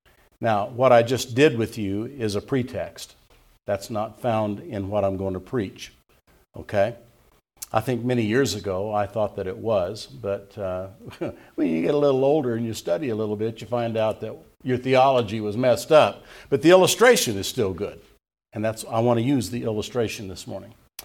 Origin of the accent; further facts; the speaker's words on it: Indiana, United States; now in Woodland Park, United States; One thing about living in Colorado that I didn't have growing up in Indiana was when you turned on the spigot for cold water, you got warm water.